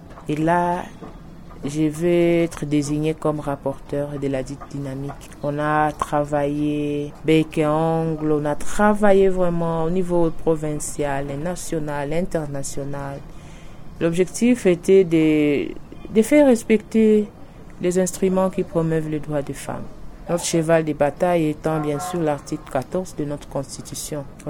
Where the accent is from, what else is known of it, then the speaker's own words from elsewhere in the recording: Bukavu, South Kivu, DR Congo; Je suis née à Bukavu, précisément à l'hôpital général de Bukavu.